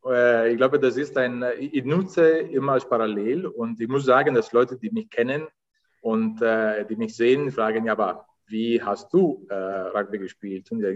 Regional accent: Italy; ich weiß, als Italiener muss ich immer schmunzeln

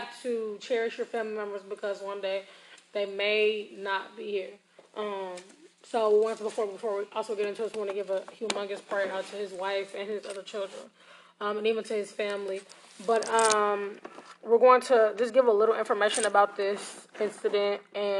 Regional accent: Los Angeles, California, United States; you know that I am from Los Angeles, and this does hit a really soft spot

